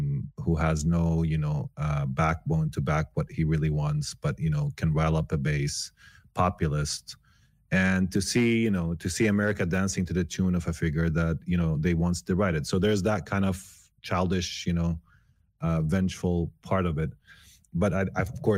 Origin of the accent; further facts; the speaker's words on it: Palestine; Well, I mean, when we were growing up in Palestine